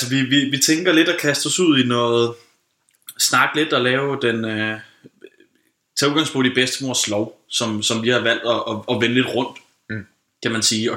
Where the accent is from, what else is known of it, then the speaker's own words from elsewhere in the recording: Capital Region of Denmark, Denmark; now in Copenhagen, Denmark; og kommer ud fra Østerbro, født og opvokset op i Nordsjælland.